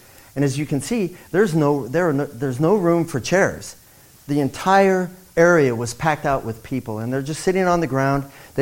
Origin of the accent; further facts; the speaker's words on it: Colorado, United States; I'm from Colorado, mountains and hills and stuff.